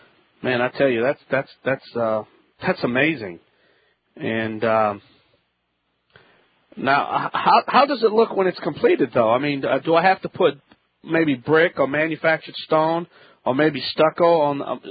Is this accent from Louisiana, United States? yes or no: yes; Louisiana, United States; from the Bayou Land … Cajun Contract.